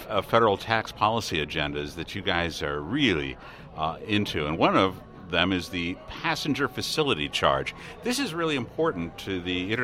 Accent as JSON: {"language": "English", "region": "Iowa", "country": "United States", "said": "hey, right, we're from Iowa?"}